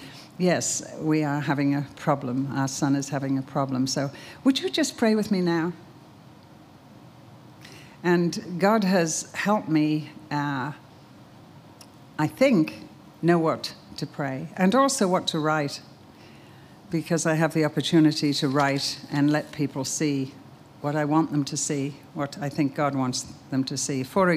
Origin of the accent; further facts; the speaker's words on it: United Kingdom; Being British, I have struggled much with people's right to know everything here.